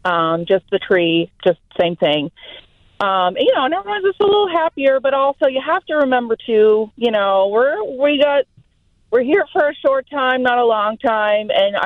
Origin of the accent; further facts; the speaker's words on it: Canada; accent: Canadian; Sorry, my Canadian accent's coming in strong.